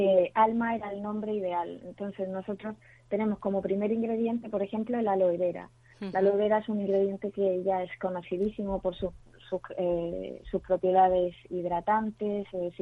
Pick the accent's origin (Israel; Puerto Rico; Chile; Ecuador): Chile; now in Spain; yo realmente llevo 14 años aquí en España, pero yo soy chilena.